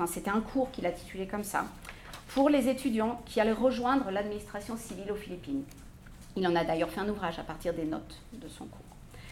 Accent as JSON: {"language": "French", "country": "France", "said": "je suis française, mais je ne fais jamais de conférences en français."}